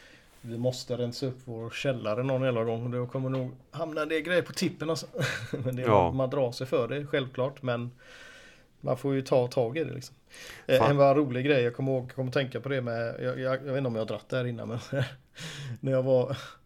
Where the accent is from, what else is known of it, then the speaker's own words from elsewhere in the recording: Sweden; snälla du, jag är från Sverige liksom.